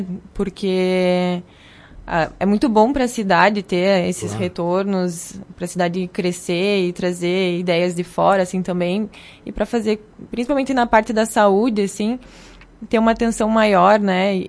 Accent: Vacaria, Rio Grande do Sul, Brazil; also born or lived in Porto Alegre; É uma honra poder voltar para Vacaria, para minha cidade natal

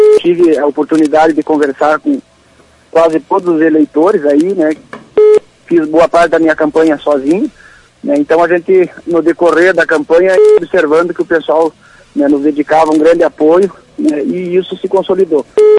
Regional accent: Lagoa Vermelha, Rio Grande do Sul, Brazil; não podia ser diferente aqui em Lagoa Vermelha, que é um município, né, que gosto de coração, né, minha terra natal.

